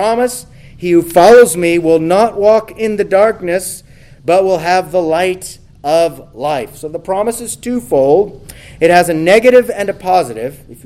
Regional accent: California, United States; I grew up in the Central California. There was dense fog there for 2 months out of the year

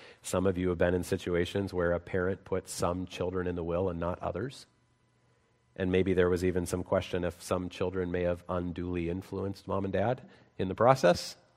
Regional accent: Salt Lake City, Utah, United States; I grew up in Salt Lake City, Utah, which I loved.

